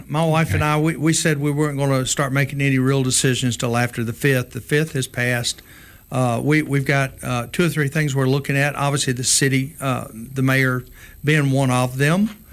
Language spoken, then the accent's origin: English; Alabama, United States; I'm from South Alabama.